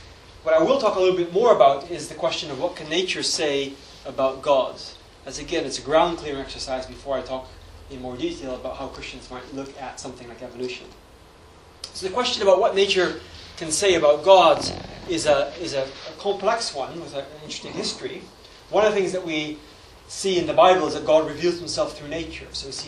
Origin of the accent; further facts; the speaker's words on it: Gabon; I grew up in Gabon in Central Africa